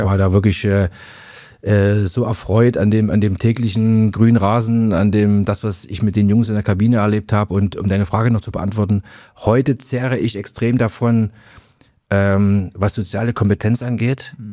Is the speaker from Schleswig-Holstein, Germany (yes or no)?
no; Zwickau, Saxony, Germany; born there; Ich war mit 15, ich bin in Zwickau geboren.